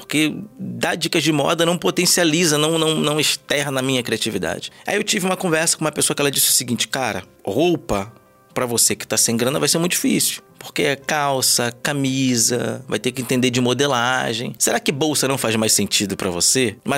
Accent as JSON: {"language": "Portuguese", "region": "Rio de Janeiro", "country": "Brazil", "tie": "born or raised there", "also_born_or_lived": "Salvador", "said": "eu morei no Rio, nasci no Rio, me mudei, o relacionamento da minha mãe com meu pai não deu certo, ela foi embora pra Salvador, senti a saudade da família. Cheguei em Salvador, não consegui me adaptar, por incrível que pareça, à cidade"}